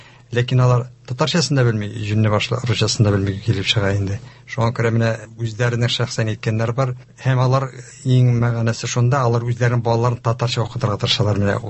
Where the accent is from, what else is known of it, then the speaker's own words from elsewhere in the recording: Tashlyyar, Tatarstan, Russia; Мин инде Мөслим районы Ташлыяр авылыннан, безнең Ташлыяр авылы Хыстүрлек Кутусабый менә безнең авылдан, әнием Сарман ягыннан, әтием Мөслим районыннан.